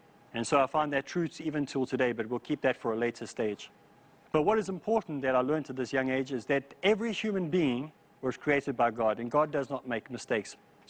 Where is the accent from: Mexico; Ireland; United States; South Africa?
South Africa; growing up in South Africa, I understood for the first time that there was a difference between the pigmentation of people's skin